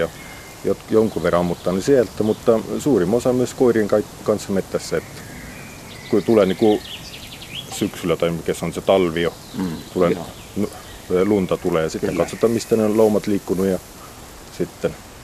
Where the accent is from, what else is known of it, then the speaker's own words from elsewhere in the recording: Estonia; Finnish is a second language; Korkeimmat paikat on meillä Etelä-Eestissä, Tarton lähellä Otepää